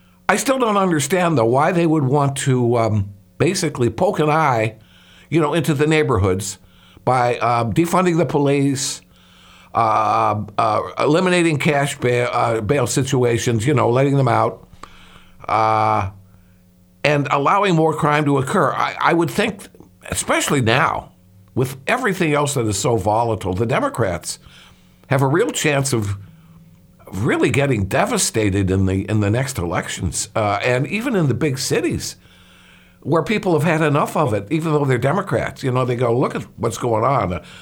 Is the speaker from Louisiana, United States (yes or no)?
no; Chicago, Illinois, United States; Yeah, I come from Chicago, and I watched this Kim Fox, who you mentioned in your article.